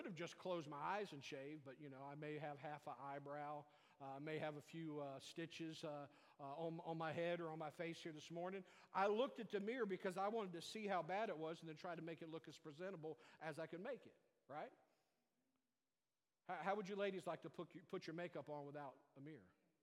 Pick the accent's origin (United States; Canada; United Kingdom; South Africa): United Kingdom; England; I'm not Greek. I'm English.